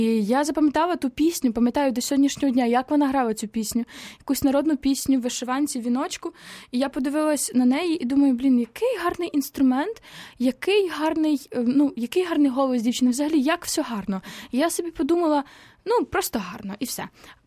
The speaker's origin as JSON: {"language": "Ukrainian", "town": "Khmelnytskyi", "region": "Khmelnytskyi Oblast", "country": "Ukraine", "tie": "born or raised there", "said": "Так, я з Хмельницького, так, але завжди там зимові канікули, літні канікули я проводила в бабусі."}